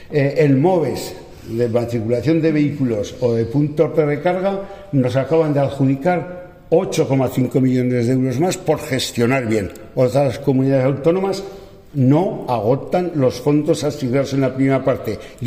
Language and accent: Spanish; Aragon, Spain; somos más europeos que los que más y más aragoneses que los que más.